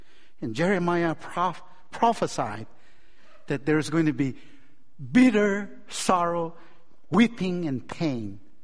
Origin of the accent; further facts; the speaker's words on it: Northeast India, India; born there; moved away; he took me out from a forest jungle village in northeast of India on the Himalayan range of the mountain. And he brought me here to the greatest nation on earth.